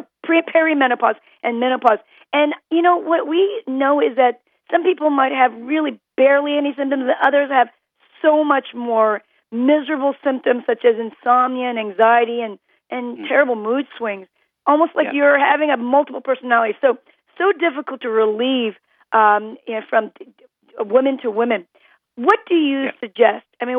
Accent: South Korea; English is a second language; being that I'm from Korea

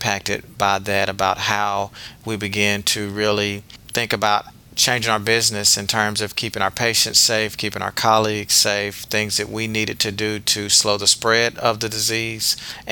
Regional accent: Mississippi, United States; went back to my home state of Mississippi to begin a career in healthcare and pharmacy.

